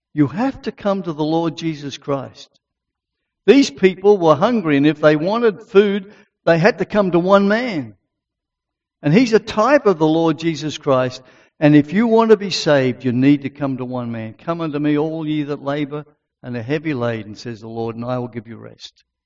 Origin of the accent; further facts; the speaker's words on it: Australia; I'm just an Aussie battler.